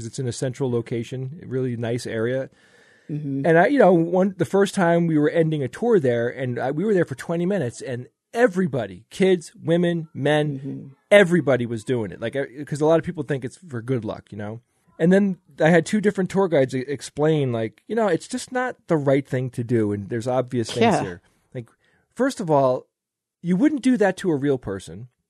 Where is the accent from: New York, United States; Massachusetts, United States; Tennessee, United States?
New York, United States; I mean, I'm a New Yorker. You know what I mean? I grew up going to that city on weekends